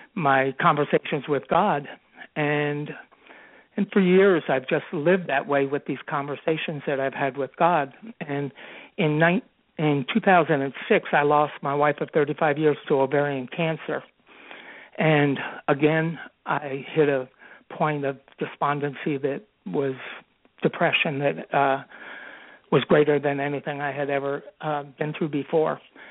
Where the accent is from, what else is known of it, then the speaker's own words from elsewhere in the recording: New York, United States; moved away as an adult; also born or lived in Teaneck / California; now in Austin, United States; I was born in Teaneck, New Jersey, raised in upstate New York till I graduated high school, went in the Marine Corps, ended up in California. In 1980, moved to Austin, Texas, and have been here ever since.